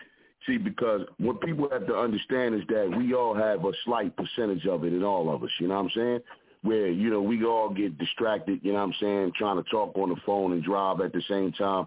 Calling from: Philadelphia, Pennsylvania, United States

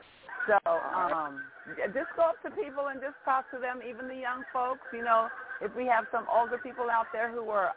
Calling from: Tampa, Florida, United States; No, I'm not. No, I'm in Tampa. I'm in Tampa, Florida.

